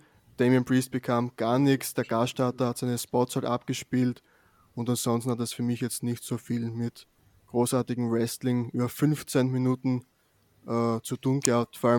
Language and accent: German; Austria; Da hat nochmal unterstrichen, dass die legit ein wirkliches Viech ist, wie man bei uns in Österreich sagt, ein Tier für die Deutschen.